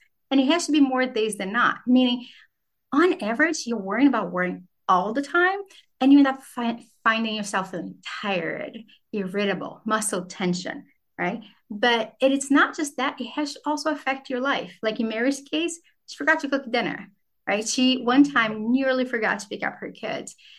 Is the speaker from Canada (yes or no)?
no; Brazil; now in United States; I grew up in Brazil, and my favorite author in Brazil is